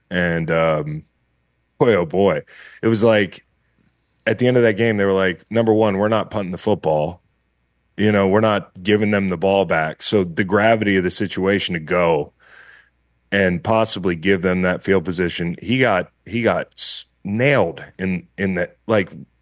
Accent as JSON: {"language": "English", "region": "Virginia", "country": "United States", "tie": "born or raised there", "said": "Listen, I grew up in Virginia, so a lot of you know, Commanders fans here."}